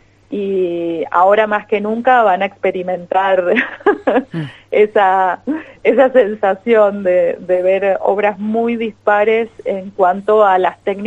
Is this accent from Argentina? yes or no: yes; Mendoza, Argentina; la vivencia que hemos tenido como comunidad, como pueblo mendocino en defensa del agua.